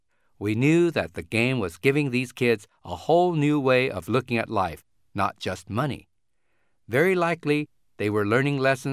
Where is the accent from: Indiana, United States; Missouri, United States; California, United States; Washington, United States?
Indiana, United States; Indianapolis; We met in elementary school, and growing up in Indianapolis, we played plenty of games together.